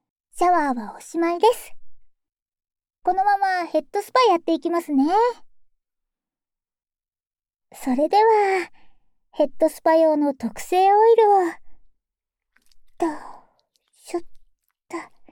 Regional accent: Hiroshima, Japan; 私は広島です。広島のちょっと奥の方なので、ほとんど島根みたいな感じです。

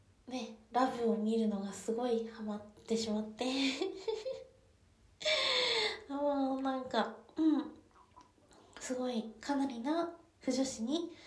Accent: Kyushu, Japan; 今はそこにはいないんですけど、出身は九州です。ね、今はちょっと寒い地方にいるので、

